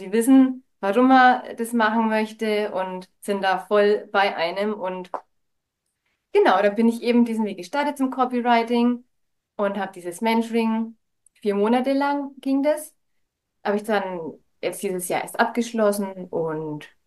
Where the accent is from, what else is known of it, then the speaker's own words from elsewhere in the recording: Bavaria, Germany; wir kommen aus Oberfranken, also in Bayern ganz oben sozusagen.